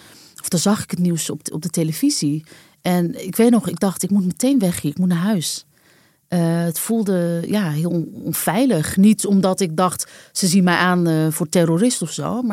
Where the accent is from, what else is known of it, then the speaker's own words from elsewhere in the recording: Netherlands; born there; En dan zei ik, Nederland. En dan keek ze me heel gek aan, want ik heb geen blond haar en blauwe ogen. En dan moest ik uitleggen dat ik daar wel geboren ben, maar dat mijn ouders migrant zijn.